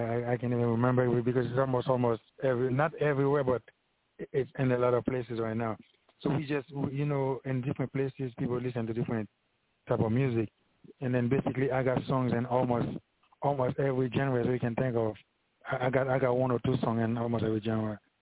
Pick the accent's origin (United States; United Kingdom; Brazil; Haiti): Haiti; So when I was growing up in Haiti, I used to hang out with some of the guys in my neighborhood that used to do music.